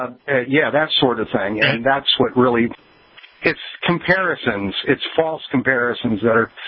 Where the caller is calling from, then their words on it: West Virginia, United States; Yeah, I'm from West Virginia.